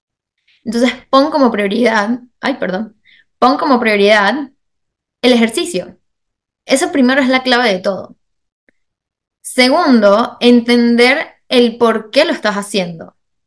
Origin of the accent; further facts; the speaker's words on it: Venezuela; now in Miami, United States; yo soy venezolana, yo viví en Caracas y me mudé en el 2022, hace año y pico, a Miami. Y también dentro de toda esa mudanza, pues tuve que hacer una pasantía en Seattle por 3 meses